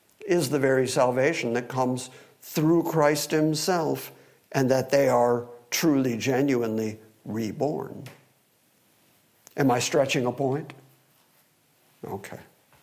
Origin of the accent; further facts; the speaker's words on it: Detroit, Michigan, United States; born there; no, I was born in Detroit. That'd be me.